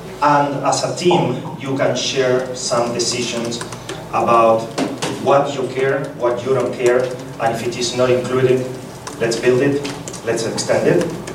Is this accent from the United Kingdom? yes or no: no; Argentina; English is a second language; from Argentina.